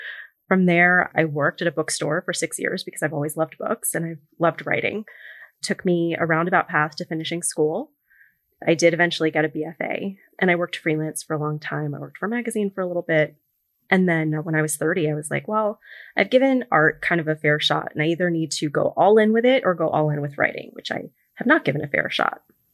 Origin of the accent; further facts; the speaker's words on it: New York City, New York, United States; I grew up in New York City, but I'm very close with some of my cousins in California.